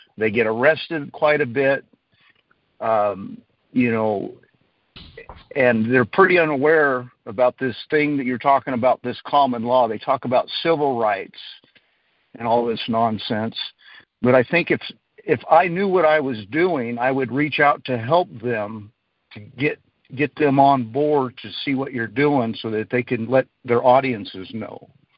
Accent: Oregon, United States; I'm from Oregon.

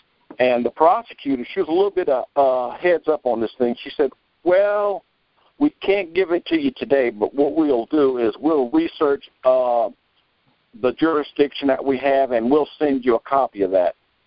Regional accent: Kansas, United States; I'm from Kansas, by the way, I'm sorry.

